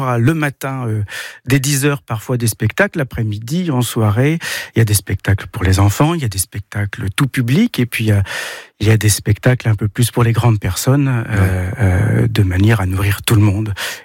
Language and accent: French; Argentan, Normandy, France; born there; now in Colombier-du-Plessis, France; Je suis né à 70 km de l'endroit où j'habite aujourd'hui. Je suis né à Argentan, dans l'Orne.